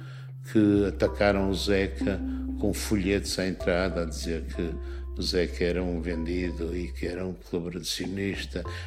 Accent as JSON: {"language": "Portuguese", "region": "Porto", "country": "Portugal", "tie": "born or raised there", "said": "Eu cresci perto da Foz do Douro, ao pé do mar"}